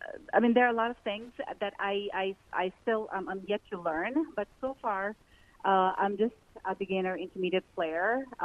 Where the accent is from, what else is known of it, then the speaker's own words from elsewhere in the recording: Pakistan; English is a second language; moved away as an adult; now in United States; I was born and raised in Pakistan, and I came to the U.S. around 2008.